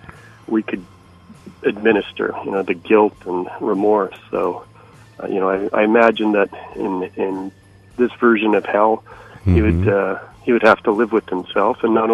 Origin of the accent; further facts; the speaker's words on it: Vancouver, British Columbia, Canada; also born or lived in Winnipeg; I'm based here in Vancouver. I was born in Winnipeg, and but moved here before my first birthday. My parents couldn't handle the winters there.